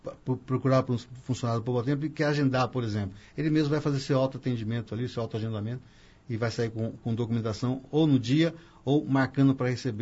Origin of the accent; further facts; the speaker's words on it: Palmital, São Paulo, Brazil; born there; Se você me permite uma comparação, eu sou nascido em Palmital.